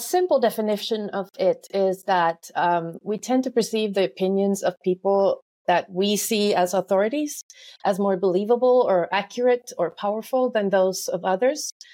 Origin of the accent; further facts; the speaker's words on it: Finland; English is a second language; I am from Finland. I live in Finland at the moment as well.